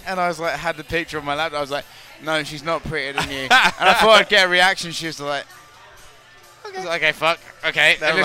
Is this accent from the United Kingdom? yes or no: yes; United Kingdom; Oh, okay, well, let's not talk about teeth here. I'm a British guy, okay?